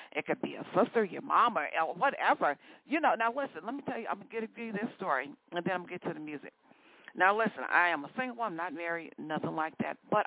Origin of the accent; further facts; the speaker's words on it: Chicago, Illinois, United States; Now I was born and raised in Chicago